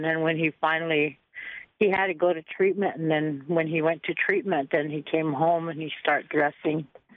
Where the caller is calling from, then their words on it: Wombly, South Dakota, United States; I'm calling from Wombly, South Dakota.